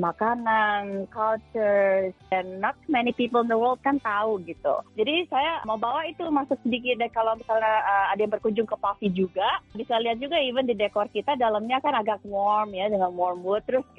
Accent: Indonesia; Saya emang dari kecil, growing up di Indonesia

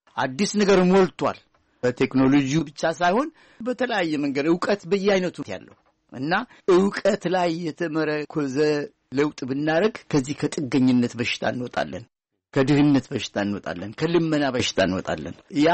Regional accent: Harar, Harari Region, Ethiopia; ያደግኩት ሀረር ነው፣ የሀረር ልጅ ነኝ። እና ኦሮምኛም አማርኛም ቋንቋዎች እወዳቸዋለሁ፣ እጠቀምባቸዋለሁ፣ እናገራቸዋለሁኝ።

